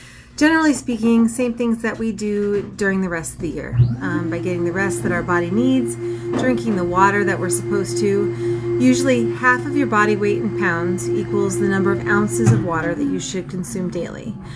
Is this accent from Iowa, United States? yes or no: yes; Iowa, United States; I'm originally born and raised in Iowa. We'll never leave Iowa. I live just north of town on a farm.